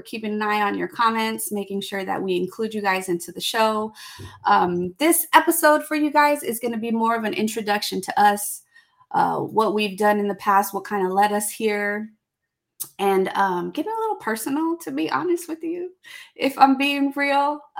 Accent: California, United States; now in San Antonio, United States; I am originally from the Bay Area. But I do now live in San Antonio, Texas. Been here for over a decade, which is wild.

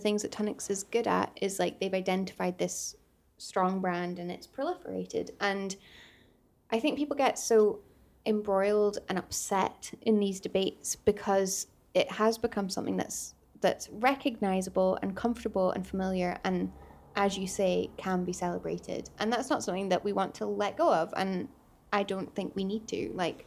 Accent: Scotland, United Kingdom; No, me neither. I love being Scottish.

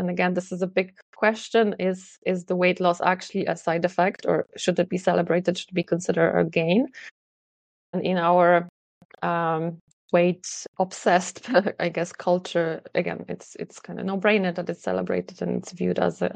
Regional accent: Poland; moved away as an adult; now in Ireland; So I live in Ireland for 20 years, although I'm originally from Poland

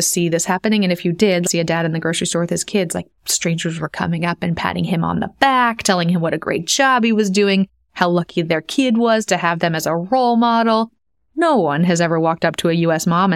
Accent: United States; now in Sweden; as an American living in Sweden

